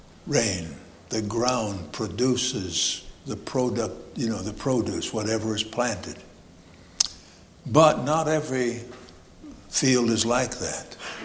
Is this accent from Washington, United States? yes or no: no; Illinois, United States; I'm from Illinois. I lived in farming community, two different farming communities for 22 or 23 years.